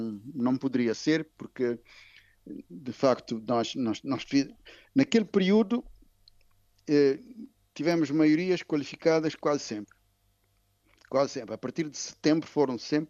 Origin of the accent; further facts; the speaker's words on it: Cape Verde; continuamos aquilo que nos une como cabo-verdianos é muito mais do que aquilo que não nos une